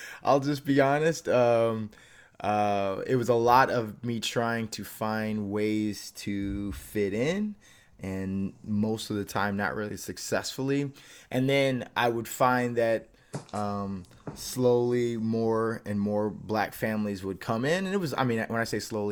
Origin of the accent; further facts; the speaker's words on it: South Holland, Illinois, United States; So a little Dutch village called South Holland